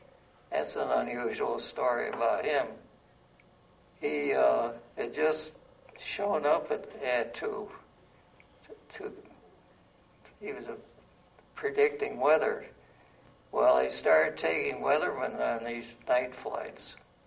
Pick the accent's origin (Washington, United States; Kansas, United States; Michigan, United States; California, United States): Michigan, United States; Detroit; And this is a thing that showed up in my hometown newspaper, which was from Detroit.